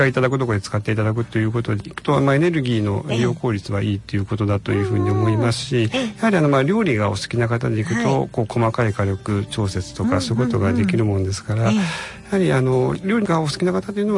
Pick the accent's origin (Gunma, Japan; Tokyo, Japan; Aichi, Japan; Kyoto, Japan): Aichi, Japan; Nagoya; はい、愛知県の名古屋市の出身です。